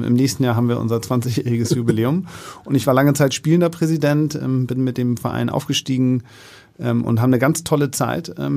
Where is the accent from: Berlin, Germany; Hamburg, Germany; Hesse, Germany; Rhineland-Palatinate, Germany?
Hamburg, Germany; Ich bin in Winterhude groß geworden, lebe auch heute noch in der Nähe in Alsterdorf.